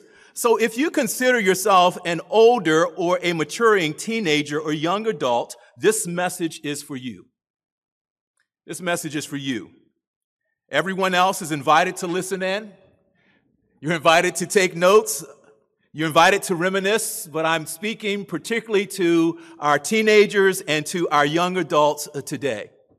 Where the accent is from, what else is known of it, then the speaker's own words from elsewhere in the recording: Baltimore, Maryland, United States; I grew up in Baltimore in the inner city.